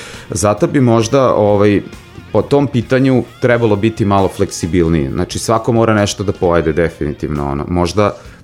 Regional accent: Zrenjanin, Vojvodina, Serbia; ja sam iz Zrenjanina.

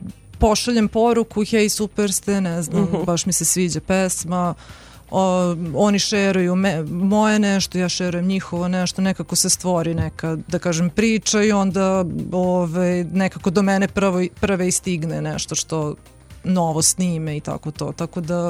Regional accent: Kikinda, Vojvodina, Serbia; ja sam iz Kikinde.

